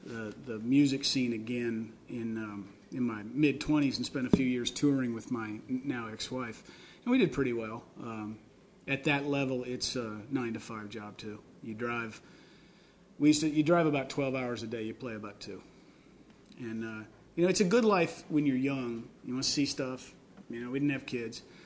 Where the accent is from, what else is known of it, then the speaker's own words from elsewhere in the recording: Iowa City, Iowa, United States; I grew up in the University of Iowa Writers Workshop for all intents and purposes